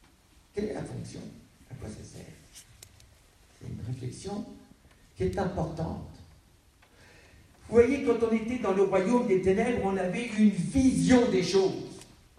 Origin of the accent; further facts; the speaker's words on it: Grand Est, France; on marche dans les vignes chez nous, en Alsace.